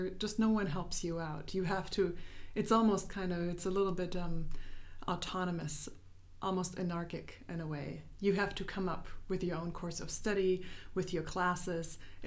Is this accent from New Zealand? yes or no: no; Berlin, Germany; also born or lived in United States; I was born and raised in Berlin and returned to Berlin actually after a long time abroad, mostly in the United States.